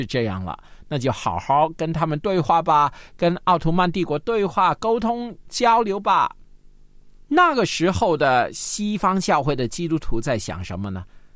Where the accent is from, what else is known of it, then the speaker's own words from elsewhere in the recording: China; 相信呢我们都听说过第一个活字印刷，就是我们中国人毕生来发明的